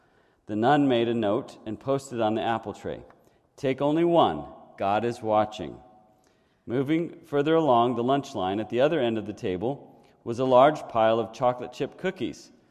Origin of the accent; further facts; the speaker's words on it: Syracuse, New York, United States; in 1978, my family, we were living in upstate New York. I was born in Syracuse, and we were living south of Syracuse in the Finger Lakes area, if you know New York State.